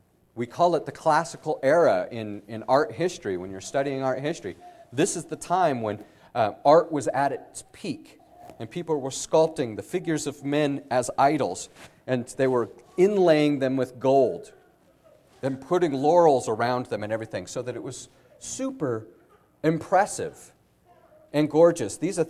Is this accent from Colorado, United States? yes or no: yes; Colorado, United States; I grew up in Colorado, and I would always be astounded as we would go up into the mountains